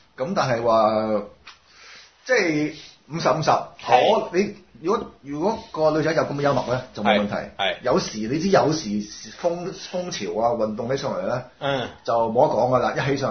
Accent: Hong Kong; 但係咧，就係、是、我哋香港人咧覺得好笑啫。

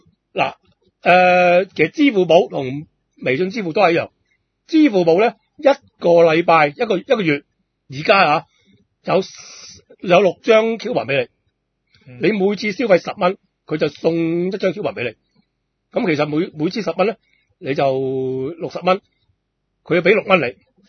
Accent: Hong Kong; 我哋作为香港人，爱香港啊嘛！

